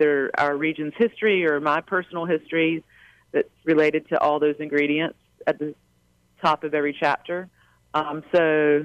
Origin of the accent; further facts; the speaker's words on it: North Carolina, United States; I grew up in Eastern North Carolina, really across the road from the house I live in now